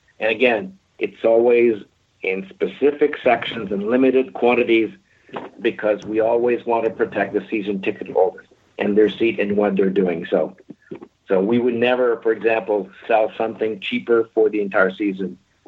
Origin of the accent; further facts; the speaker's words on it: Canada; But I'm Canadian, so you never know.